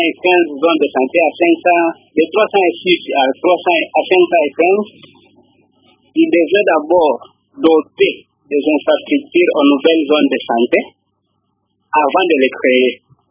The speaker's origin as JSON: {"language": "French", "town": "Kindu", "region": "Maniema", "country": "DR Congo", "said": "D'ailleurs, ici, chez nous, à Kindu, les infrastructures, les hôpitaux ne sont pas bonnes."}